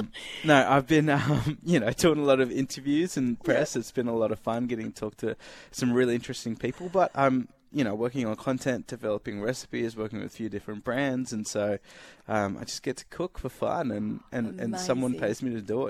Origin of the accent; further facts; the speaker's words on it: Australia; I don't even think I say it right, you know, because I grew up in Australia.